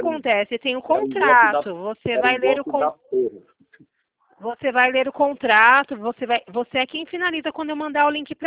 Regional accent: Osasco, São Paulo, Brazil; Eu sou de Osasco também, mas eu estou do outro lado.

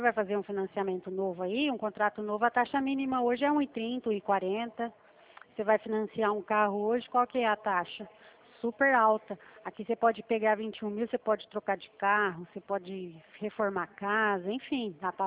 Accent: Presidente Prudente, São Paulo, Brazil; Sou de Prudente.

